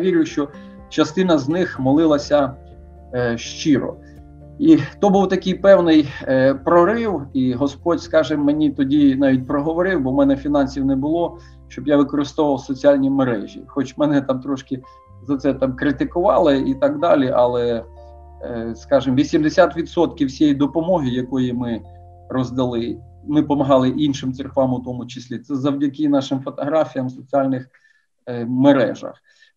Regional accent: Rivne Oblast, Ukraine; moved away as an adult; also born or lived in Luhansk / Sverdlovsk; Ні, я з Рівненщини сам.

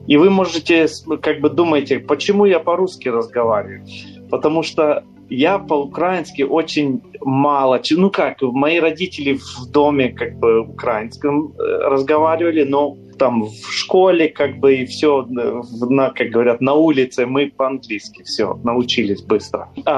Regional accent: Portland, Oregon, United States; Russian is a second language; Мы как вырастали вот в Портленде, мы очень заинтересованы были в музыке, я с моими братьями.

